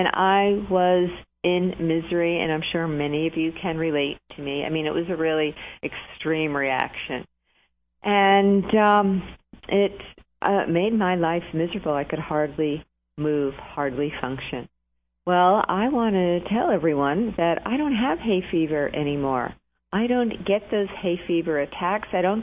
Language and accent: English; New Jersey, United States; Actually, New Jersey is my home state. That's where my roots are, but I was only 14 miles from New York City, so it kind of just crosses over the border there.